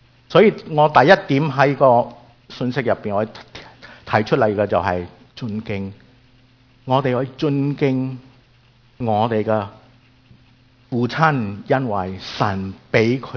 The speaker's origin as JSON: {"language": "Cantonese", "country": "China", "said": "你知道我哋中国人特别做老豆嘅，我哋嘅传统就系我哋中国人系好少话讲嘅，系咪？"}